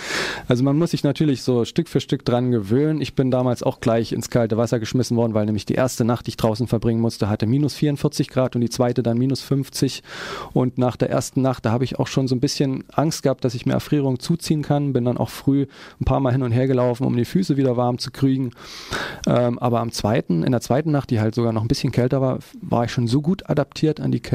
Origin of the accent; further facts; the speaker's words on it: Brandenburg, Germany; also born or lived in Dresden; now in Berlin, Germany; Aus Dresden, also in Dresden geboren, aufgewachsen in der Niederlausitz, südliches Brandenburg. Und seit meinem Studium lebe ich in Berlin.